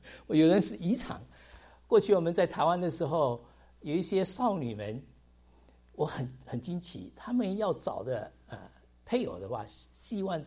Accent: China; 我们中国人很会省钱啊，省越多越好，越多越觉得安全感

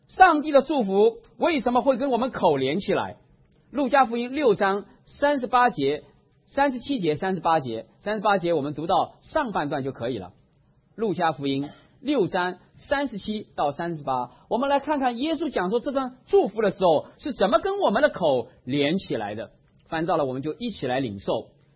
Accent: China; 而我们中国人，我在想我们的嘴巴这个口字怎么写

